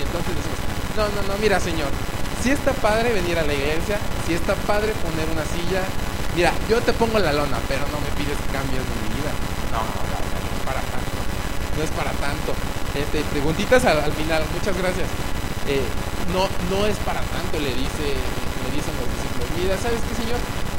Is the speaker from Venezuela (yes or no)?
no; Tepito, Mexico City, Mexico; de ahí de los Altos, de Tepito.